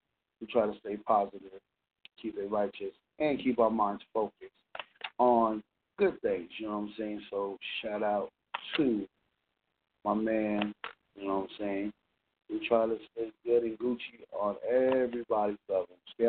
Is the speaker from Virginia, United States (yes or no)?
no; Catskill, New York, United States; now in Palm Coast, United States; It's your boy from upstate New York, down here in Florida. I'm from Catskill, home of Mike Tyson. Catskill, New York, upstate.